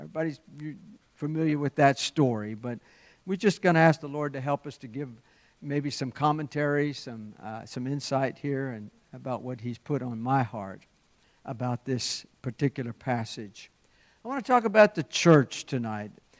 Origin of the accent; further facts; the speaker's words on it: Golden Meadow, Louisiana, United States; I was born and raised on Bayou Lafourche, Louisiana. Anybody ever been to Golden Meadow? I was born in, nobody here, Golden Meadow, Louisiana?